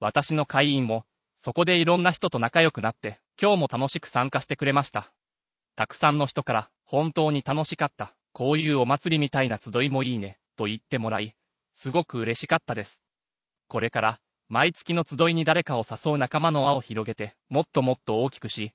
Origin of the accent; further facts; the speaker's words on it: Nara, Japan; 7年前に地元に戻ってきてからは、昔のように連絡を取るようになりました。何でも話せて、家族ぐるみで付き合っている20年来の親友です。今日も、父と兄と彼の4人で、一緒に車で来たんです。僕の住んでいる奈良では